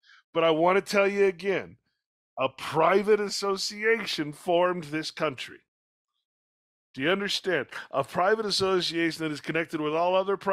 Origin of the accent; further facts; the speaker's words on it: California, United States; Out where I grew up in California, these things aren't that well known.